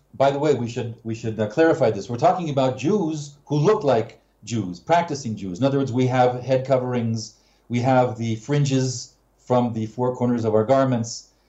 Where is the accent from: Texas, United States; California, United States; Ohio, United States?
California, United States; I remember growing up in California. I was 6 years old, sitting on the floor in front of my black and white television set.